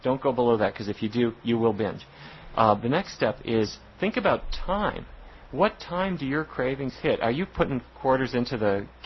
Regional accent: North Dakota, United States; a kid growing up in North Dakota. My mom would take that grease.

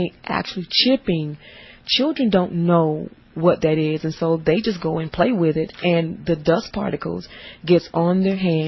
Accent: Florida, United States; because I came from Florida

